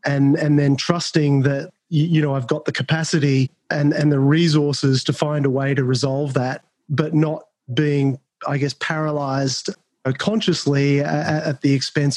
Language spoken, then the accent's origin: English; Australia; moved away as an adult; also born or lived in Singapore; now in United States; I lived 4 years in Singapore. I grew up in Australia, moved to Singapore for 4 years. And then in mid-2016, I moved to the US